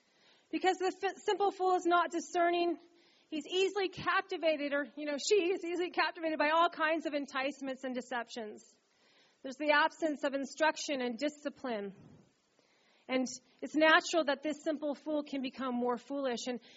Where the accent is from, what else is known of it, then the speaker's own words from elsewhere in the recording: Sacramento, California, United States; When I'd come visit my cousins here in Novato, I grew up in Sacramento